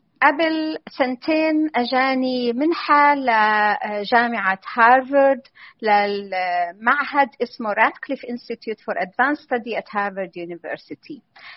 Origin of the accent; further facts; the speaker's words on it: Jordan; also born or lived in United States; now in Sydney, Australia; طبعاً أنا جيت من الأردن، درست بالجامعة الأردنية